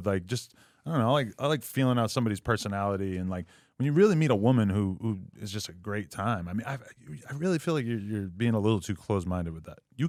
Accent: New Hampshire, United States; moved away as an adult; now in Los Angeles, United States; when I think about like growing up in New Hampshire, I mean, and granted, I only lived there until I was like 19 or 20

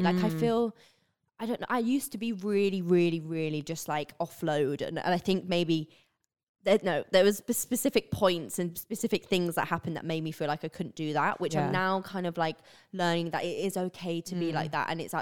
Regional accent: England, United Kingdom; accent: northern English; And because my accent is like from up north, but then I also thought like, because I've lived down south for so many years, it like does sway.

